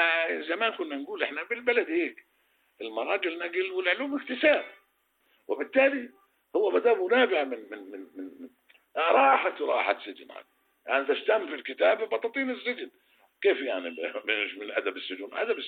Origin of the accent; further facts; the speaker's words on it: Palestine; أنا بحلم بالسلام كويس، بس بحلم أن أخذ حقي كمان كفلسطيني